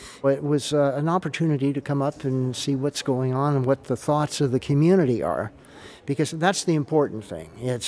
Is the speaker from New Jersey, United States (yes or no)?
no; Portland, Oregon, United States; I'm from Portland, Oregon.